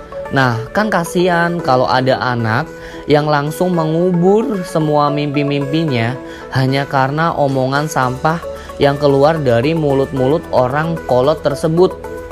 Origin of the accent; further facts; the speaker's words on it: Cilacap, Central Java, Indonesia; accent: Ngapak; ketemu lagi kan sama gue si ngapak asli Cilacap